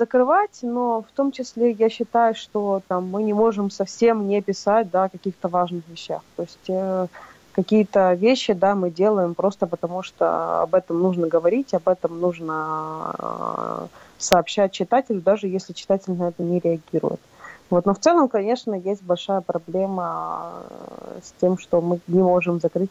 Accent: Crimea, Ukraine; я крымчанка

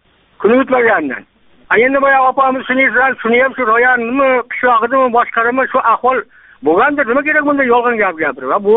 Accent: Yakkabog', Qashqadaryo Region, Uzbekistan; Men Qashqadaryo Yakkabog'danman.

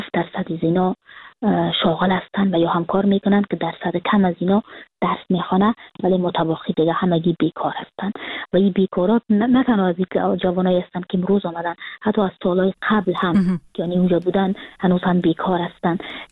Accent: Afghanistan; now in Frankfurt, Germany; من سال 2020 که فرداش 2021 بود کابل ترک کردم و همون روز که سال نو تغییر میخورد من از ترکیه آمدم به فرانکفورت

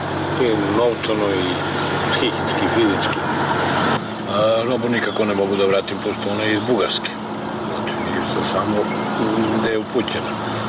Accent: Niš, Southern and Eastern Serbia, Serbia; Ja sam iz Niša, ovde sam jutros od pola šest.

